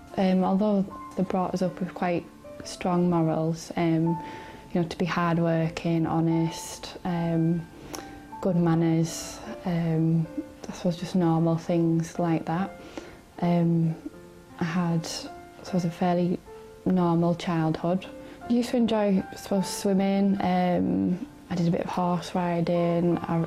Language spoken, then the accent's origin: English; Redcar, North East England, United Kingdom; I was born in 1985 in Redcar, which is just near Middlesbrough. I was brought up in a normal working class background.